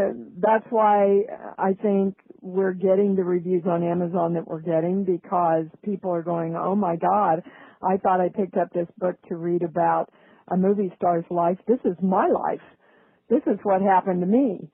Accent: Kansas, United States; And growing up in the Midwest, I wasn't any different. I was the quintessential, you know, poor kid from Kansas. My family was very poor. We lived with my grandmother most of the time.

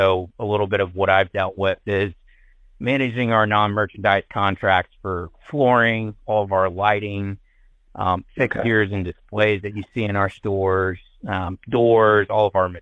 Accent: North Carolina, United States; now in Dublin, United States; Correct, yep, from North Carolina. South Carolina is like my second home, went to college down there, and had the opportunity to get relocated there by Aldi coming out of the Army, which was awesome. And yeah, now I'm in Dublin, Ohio

